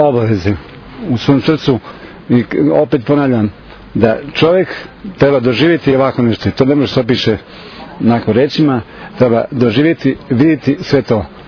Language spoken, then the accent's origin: Serbian; Serbia; now in Debeljača, Serbia; Ja dolazim iz Banata, okolina Pančeva, Debeljača je mjesto. Inače potičem iz Satromeđe, Bosne, Srbije i Crne Gore, od grada Višegrada, 12 km sam ja od Višegrada, sa strane Drine, da kažem, u Srbiji. To je tako, preselio sam se 55 godina u Banat